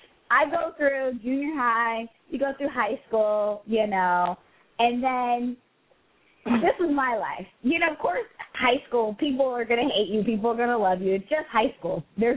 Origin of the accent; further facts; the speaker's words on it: Dallas, Texas, United States; because I don't know what it is about Dallas, because I'm from Dallas. And I just see that when I go home, I run into everyone.